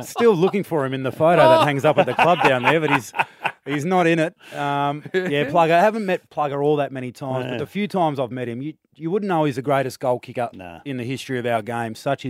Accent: Tasmania, Australia; I'm a Tasmanian. I was born in Tassie, and I spend far more time down there than I do going back to the Gold Coast. Got a place down there. I'm a rate payer, so I guess that makes me a Tasmanian.

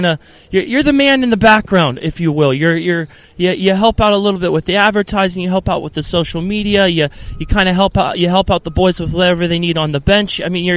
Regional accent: Pittsburgh, Pennsylvania, United States; My hometown Pittsburgh Penguins defeated the Arizona Coyotes.

